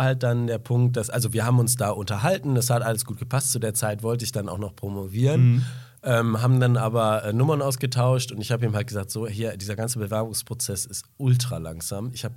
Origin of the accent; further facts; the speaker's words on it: Cologne, North Rhine-Westphalia, Germany; ich komme aus Köln